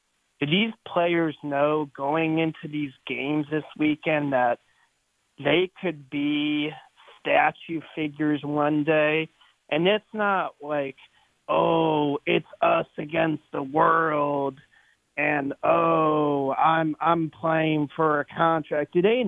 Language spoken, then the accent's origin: English; Cleveland, Ohio, United States; I'm from Cleveland originally